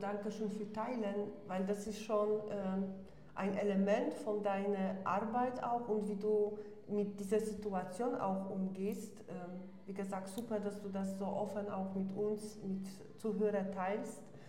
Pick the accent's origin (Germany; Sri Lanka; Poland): Poland; German is a second language; moved away; Ich komme aus Polen und eben meine Kindheit habe ich in Polen verbracht.